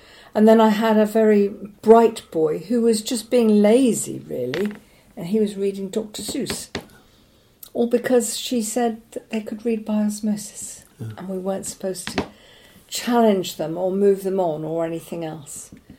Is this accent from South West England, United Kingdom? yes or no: yes; Bristol, South West England, United Kingdom; Bristol is where I come from. And I went to school in Bristol. I went to Clifton High School in Bristol.